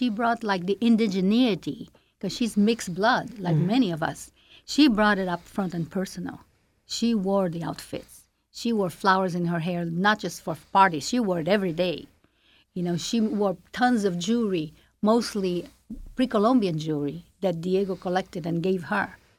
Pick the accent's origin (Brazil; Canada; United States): Brazil; I'm from Brazil originally